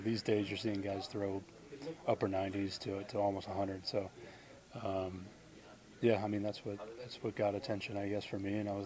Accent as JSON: {"language": "English", "town": "Orlando", "region": "Florida", "country": "United States", "said": "Spent 3 years there, and like I said, I'm from Orlando, Florida before that."}